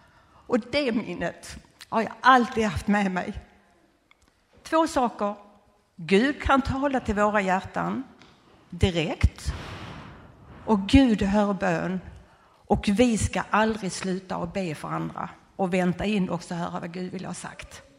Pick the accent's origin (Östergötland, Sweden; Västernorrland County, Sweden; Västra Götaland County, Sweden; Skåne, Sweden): Skåne, Sweden; Landskrona; born there; Jag är född i Landskrona och det ligger i Skåne.